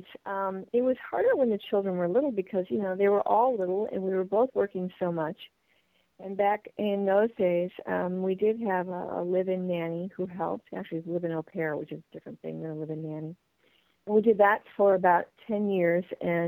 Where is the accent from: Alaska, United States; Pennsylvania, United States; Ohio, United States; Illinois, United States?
Illinois, United States; Barrington; Mark's from Decorah, Iowa, and I'm from Barrington, Illinois.